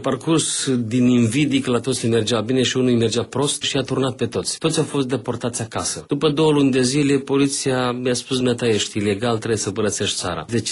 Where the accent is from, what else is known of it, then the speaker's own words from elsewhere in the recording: Florești, Florești District, Moldova; Sunt din Florești și am avut un caz când un român s-a dat drept floreștean.